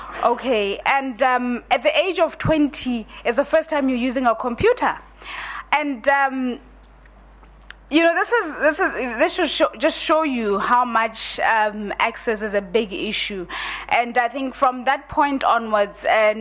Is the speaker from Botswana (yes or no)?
yes; Botswana; I come from Botswana, which is one of the world's biggest producers of diamonds.